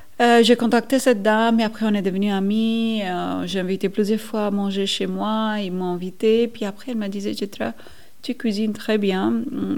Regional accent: northern India, India; moved away as an adult; now in Neuchâtel, Switzerland; J'habite en Suisse depuis 2001, c'est presque 15 ans. J'ai 46 ans. Je viens de l'Inde, nord de l'Inde plutôt.

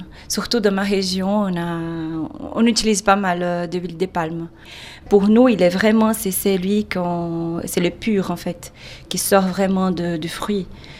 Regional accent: Salvador, Bahia, Brazil; French is a second language; Je viens de Salvador de Bahia, c'est la région nord-est au littoral. Et puis il y a beaucoup de plages, il y a beaucoup de soleil. C'est vraiment l'idée du paradis. C'est une ville aussi qui a beaucoup de métissage.

